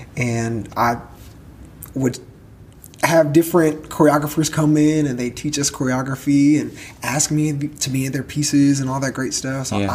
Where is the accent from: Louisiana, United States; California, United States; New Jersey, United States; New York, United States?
New Jersey, United States; Linden; I grew up in Linden, New Jersey.